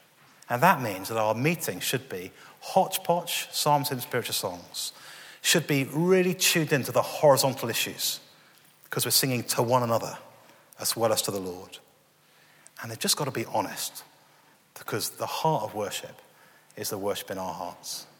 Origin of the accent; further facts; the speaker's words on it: England, United Kingdom; Just tells you I come from England.